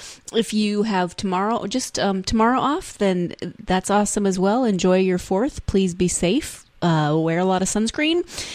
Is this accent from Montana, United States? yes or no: yes; Montana, United States; It's very different from my own childhood growing up in Montana, in rural Montana